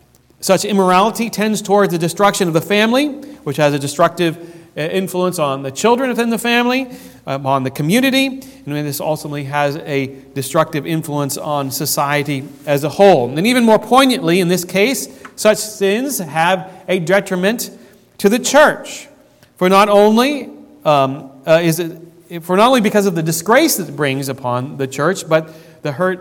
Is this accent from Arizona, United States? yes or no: no; Ohio, United States; I grew up in Ohio, and I watched probably too much TV